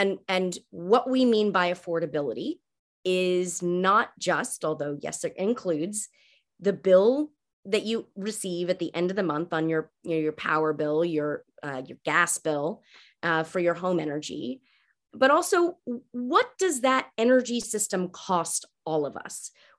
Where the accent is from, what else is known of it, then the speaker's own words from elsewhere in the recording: Alabama, United States; I grew up in Alabama and then, you know, moved around and came back to the South.